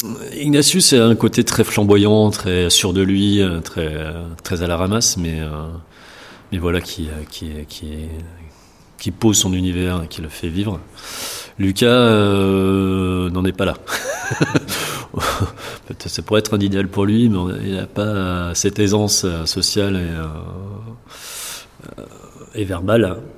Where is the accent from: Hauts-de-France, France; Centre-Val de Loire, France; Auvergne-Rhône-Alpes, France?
Auvergne-Rhône-Alpes, France; Saint-Étienne; parce que j'ai grandi par là-bas, vers Saint-Étienne.